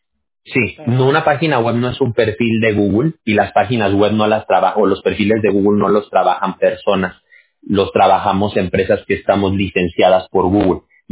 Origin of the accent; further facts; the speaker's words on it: Mexico; Yo no soy de Honduras, yo soy mexicano, pero pues en México también la situación está bien complicada.